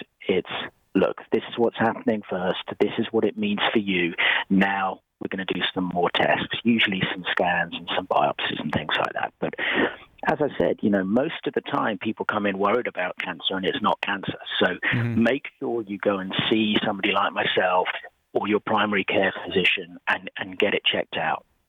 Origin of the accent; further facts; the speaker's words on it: United Kingdom; You know, I'm British